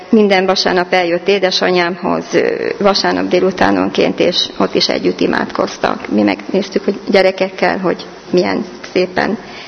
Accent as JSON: {"language": "Hungarian", "town": "Kunmadaras", "region": "Jász-Nagykun-Szolnok", "country": "Hungary", "tie": "born there", "said": "A mi kis falunkban, ahol születtem, Kunmadarason, ez Karcag mellett van, Berekfürdő mellett, ezt mindenki hallotta már."}